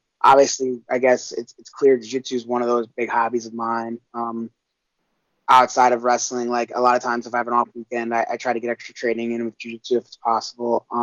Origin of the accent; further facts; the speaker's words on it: Florida, United States; University of Florida is number one because I grew up in Florida.